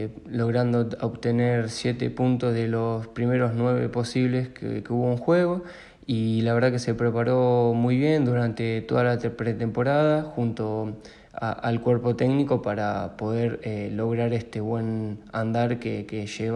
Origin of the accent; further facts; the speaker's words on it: Alcorta, Santa Fe, Argentina; Mis inicios en el fútbol se dieron en los Andes de Alcorta, el club de mi pueblo.